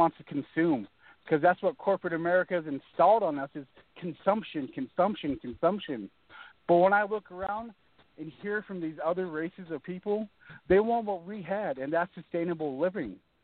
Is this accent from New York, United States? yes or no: no; Oregon, United States; growing up in Oregon, okay? I fought every day for 30 years. I'm 35. Like I said, I moved there when I was 5.